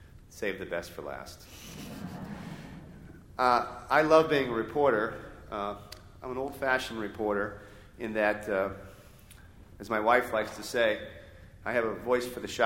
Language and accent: English; Pennsylvania, United States; I started out as a reporter in 1971 at my hometown paper outside of Pittsburgh, and I was right out of high school